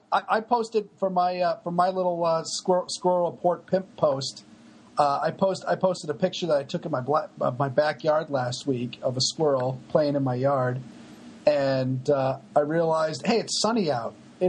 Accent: New England, United States; I'm from New England. I never gave a shit about that stuff.

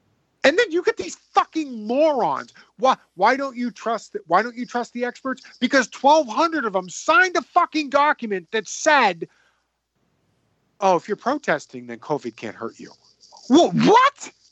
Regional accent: Virginia, United States; You only have to look at my home state, Virginia, back in January.

